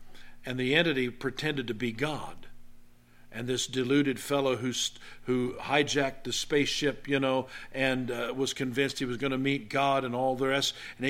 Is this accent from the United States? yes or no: yes; Jenks, Oklahoma, United States; When I was growing up in Jinx, Oral Roberts built a hospital. You know, we were right across the river from Oral Roberts University.